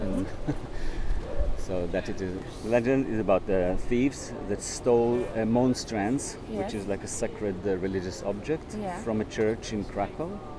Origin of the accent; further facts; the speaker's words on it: Israel; now in Jerusalem; I'm an artist from Israel. I live in Jerusalem.